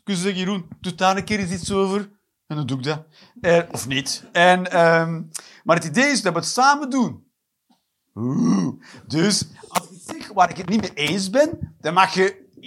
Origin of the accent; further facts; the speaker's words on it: Flanders, Belgium; Ik ben een Vlaming.